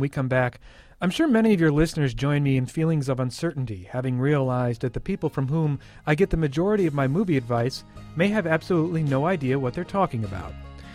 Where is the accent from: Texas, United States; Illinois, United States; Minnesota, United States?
Minnesota, United States; I remember we only had one television station when I grew up in Minnesota in the country.